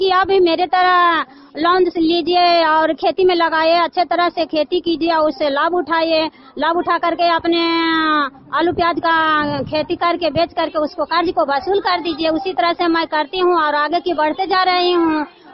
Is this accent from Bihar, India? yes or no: yes; Kela Bigha, Bihar, India; मैं शिव गुरु जीविका के अध्यक्ष हूं और पोस्ट तेलहाड़ा जिला नालंदा के मैं रहने वाली हूं।